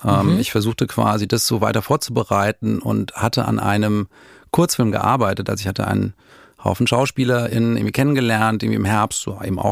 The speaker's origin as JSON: {"language": "German", "town": "Dortmund", "region": "North Rhine-Westphalia", "country": "Germany", "said": "Meine Eltern waren nach Dortmund zurückgekehrt. Wir kamen damals, also wir kommen aus Dortmund und meine Eltern waren nach Hause zurückgekehrt"}